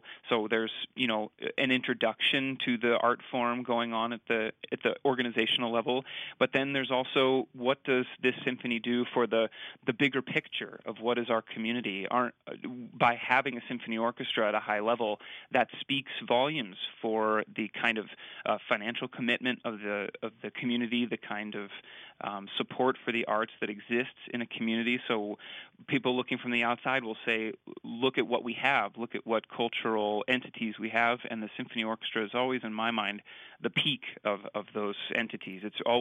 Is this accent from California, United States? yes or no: no; St. Louis, Missouri, United States; I'm from Missouri, as I mentioned, St. Louis